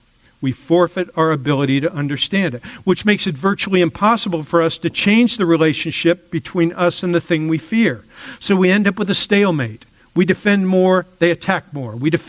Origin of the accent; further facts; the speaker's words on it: Florida, United States; I grew up in Florida. I love them.